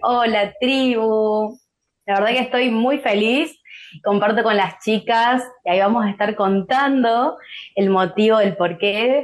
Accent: Chaco, Argentina; now in Córdoba, Argentina; Hace 3 meses que yo vine desde el Chaco y estoy ahora en Córdoba

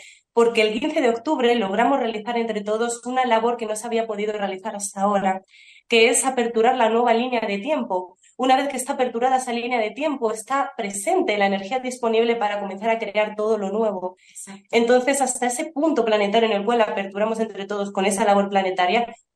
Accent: Spain; accent: Spanish; Nosotras venimos de España, somos españolas, se nota mucho por el acento

